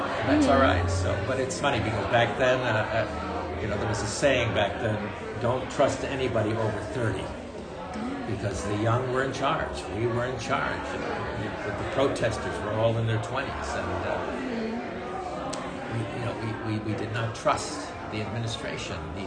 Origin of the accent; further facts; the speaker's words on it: Paris, Île-de-France, France; now in United States; Well, I was from France. I came from Paris.